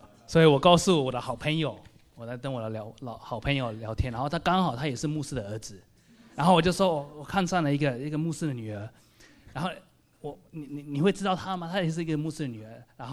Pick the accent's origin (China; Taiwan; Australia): Australia; born there; Chinese is a second language; 我的中文不是很好，因为我在澳大利亚出生，然后从小没有好好的读中文，所以请多包容。